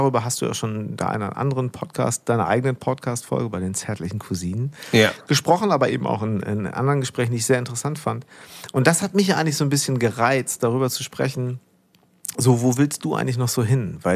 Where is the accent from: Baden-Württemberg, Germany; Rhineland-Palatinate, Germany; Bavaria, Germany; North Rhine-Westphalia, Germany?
North Rhine-Westphalia, Germany; Münster; ich bin groß geworden in Hiltrup, Münster-Hiltrup.